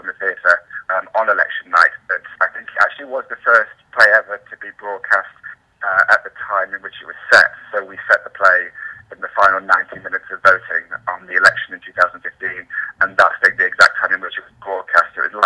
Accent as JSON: {"language": "English", "town": "Mansfield", "region": "East Midlands", "country": "United Kingdom", "tie": "born or raised there", "said": "I come from Leave in a way. My town up north, Mansfield, was one of the constituencies that voted most fully for Leave in the country."}